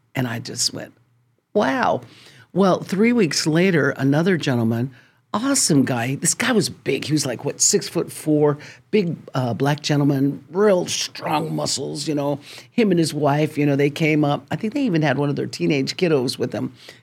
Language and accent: English; Colorado, United States; And because I am a farm girl, I come originally from Colorado, in case you're wondering.